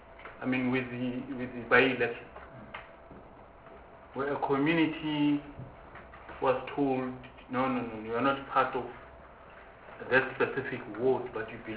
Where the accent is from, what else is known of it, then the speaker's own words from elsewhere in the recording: Gauteng, South Africa; communities, and I'm saying I'm coming from Gauteng.